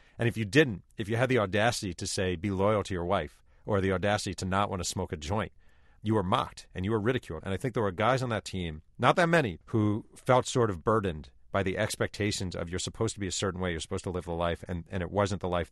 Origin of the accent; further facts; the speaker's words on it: Mahopac, New York, United States; I was brought up in Mayo Pack, New York, being brought to the public library, raised on sports biographies.